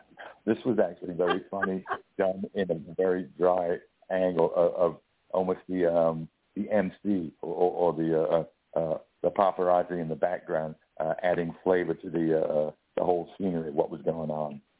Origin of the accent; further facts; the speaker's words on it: England, United Kingdom; born there; I am Irish on my mother's side. And he went with the English angle with this. And I am English by birth.